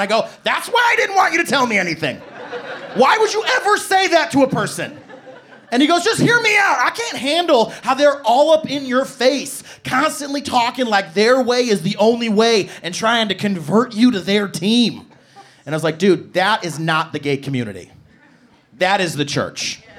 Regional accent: Midwest, United States; Which growing up in the Midwest in the 90s, scary.

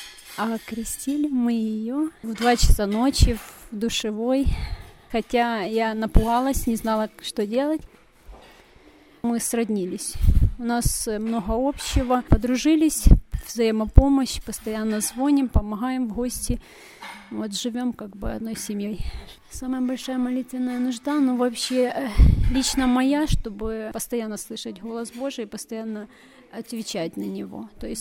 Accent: Western Ukraine, Ukraine; я из Западной Украины, работаю администратором.

